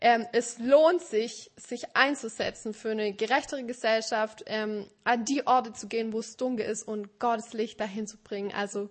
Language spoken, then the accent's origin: German; Germany; Leute, ich komme aus Deutschland